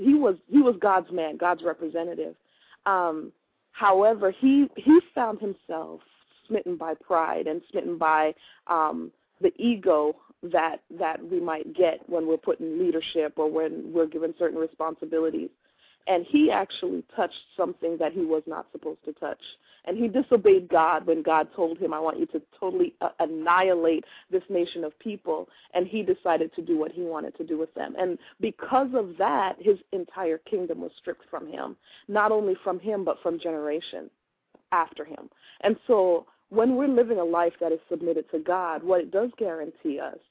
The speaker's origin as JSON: {"language": "English", "country": "Canada", "tie": "born or raised there", "said": "I grew up in Canada, and so pretty much as a pastor's daughter, I've been in ministry since my mother's womb"}